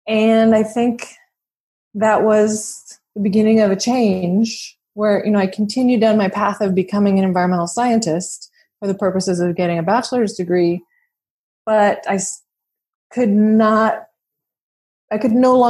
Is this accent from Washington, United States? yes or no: yes; Washington, United States; I'm an American. I grew up in Washington State. I am a person of a mixed race background